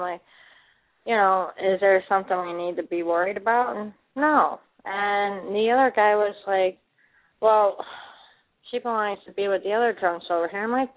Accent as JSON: {"language": "English", "town": "Chicago", "region": "Illinois", "country": "United States", "said": "I'm from Chicago."}